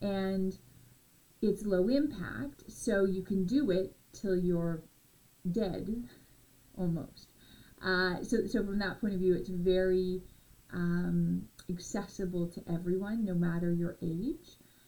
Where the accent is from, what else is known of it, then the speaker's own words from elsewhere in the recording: London, Ontario, Canada; As a Canadian kid, I learned to swim early. I remember Jolly's Swim School in London, Ontario, where as a child I was thrust into the pool, told to do laps